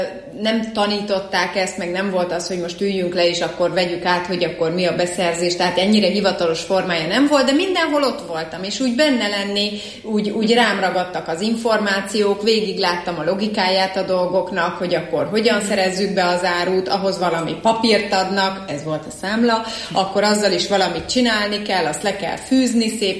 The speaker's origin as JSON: {"language": "Hungarian", "town": "Miskolc", "region": "Borsod-Abaúj-Zemplén", "country": "Hungary", "tie": "born or raised there", "said": "Törzsgyökeres miskolci vagyok, és szeretem is azt mondani, hogy lokálpatrióta vagyok. Nagyon fontos számomra Miskolc, tényleg avasi gyerekként nőttem fel"}